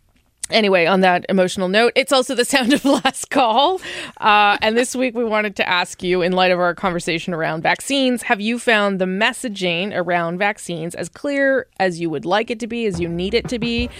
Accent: Winnipeg, Manitoba, Canada; There was a smaller protest in my hometown of Winnipeg.

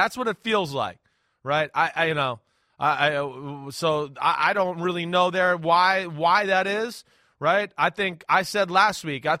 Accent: New Jersey, United States; I'm from Jersey. It's a hard thing.

